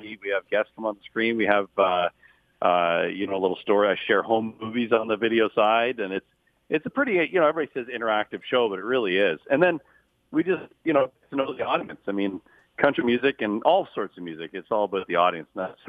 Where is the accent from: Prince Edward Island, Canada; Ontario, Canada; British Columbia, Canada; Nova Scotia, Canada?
Ontario, Canada; Minesing; But I'm from Minnising, Ontario.